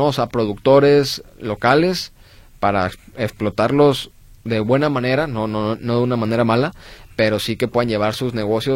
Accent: Mexico; uno como empresario mexicano que va emprendiendo

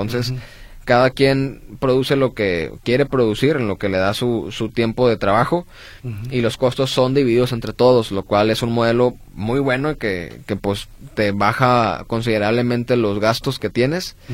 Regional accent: Mexico; uno como empresario mexicano que va emprendiendo

